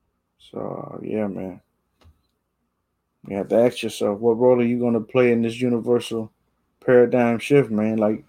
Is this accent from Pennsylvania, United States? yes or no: no; Rochester, New York, United States; murdered here in my hometown, Rochester, at a gas station